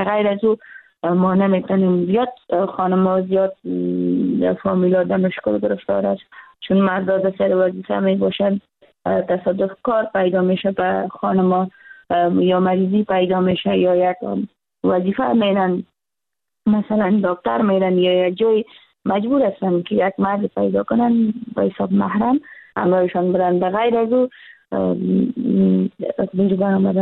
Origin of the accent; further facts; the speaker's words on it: Kunduz, Afghanistan; از کندز هستم، فعلا در کندز زندگی میکنم.